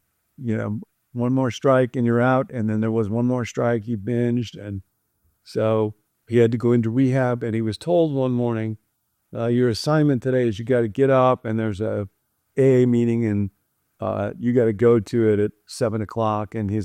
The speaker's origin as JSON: {"language": "English", "town": "Rockford", "region": "Illinois", "country": "United States", "tie": "born or raised there", "said": "Many, many years ago, my hometown in Rockford"}